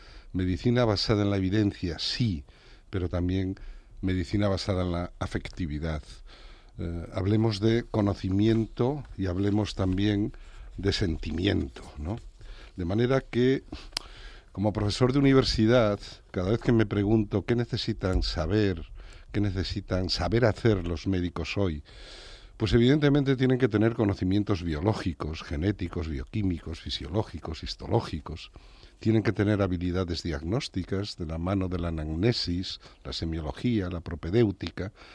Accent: A Pobra de Trives, Galicia, Spain; Mi pueblo, mis raíces, mi vida, mi cuna, mi familia, mis amigos, los amoriños primeiros, mi vida está muy vinculada a mi pueblo, A Pobra de Trives

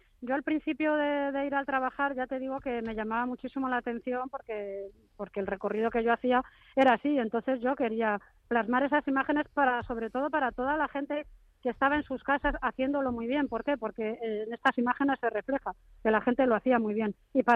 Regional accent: Madrid, Community of Madrid, Spain; yo soy de Madrid.

